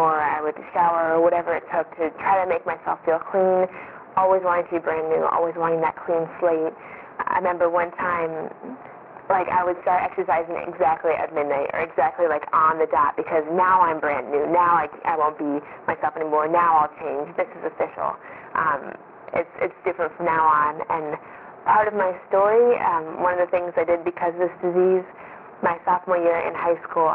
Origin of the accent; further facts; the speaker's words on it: Broomfield, Colorado, United States; I grew up in Colorado in a town called Broomfield, and went to college in central New York